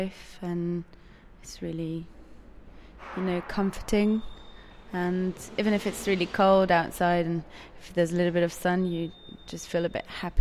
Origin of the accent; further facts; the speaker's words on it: Paris, Île-de-France, France; I'm from France, from Paris.